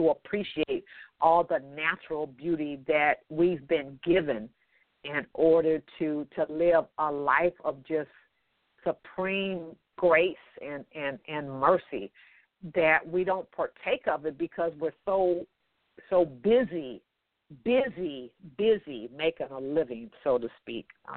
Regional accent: Los Angeles, California, United States; Now, I'm from Los Angeles, so, you know, I'm familiar with Beverly Hills and the Miracle Mile, the Wilshire Shopping District

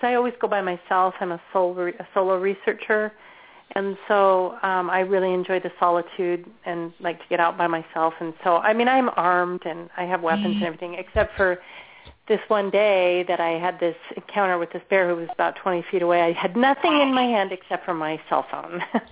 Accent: Utah, United States; also born or lived in Alaska / Washington; now in California, United States; And I've lived in Alaska, and I've lived in Washington State, and now California. So I've been, and I grew up in Utah, so I've all throughout the West

